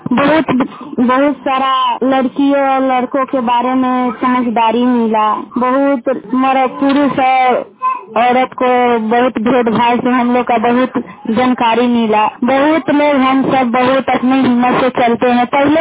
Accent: Bihar, India; मैं भन पंचायत के रहने वाली हूँ, जिला मुजफ्फरपुर थाना कारजा।

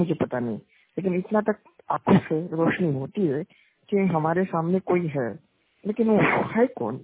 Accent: Nagpur, Maharashtra, India; born there; जन्म 3 मार्च 2000 में हुआ है और महाराष्ट्र के नागपुर में मेरा जन्म हुआ था।

